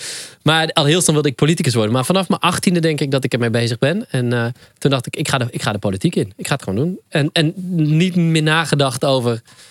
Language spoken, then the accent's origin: Dutch; North Brabant, Netherlands; Ik ben Brabander, ja.